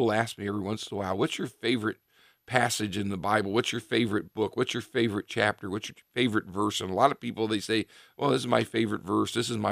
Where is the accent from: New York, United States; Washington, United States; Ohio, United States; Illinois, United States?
Ohio, United States; Richfield; I went to the Revere school systems here locally, and growing up in Richfield, we had a small library in Richfield, and fortunately it was a branch of the Akron Summit County Library System